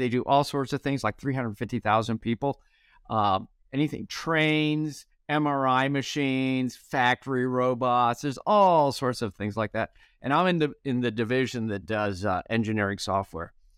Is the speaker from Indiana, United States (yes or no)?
yes; Indianapolis, Indiana, United States; Well, I grew up in Indianapolis, so... I just thought everyone always raced on ovals, right?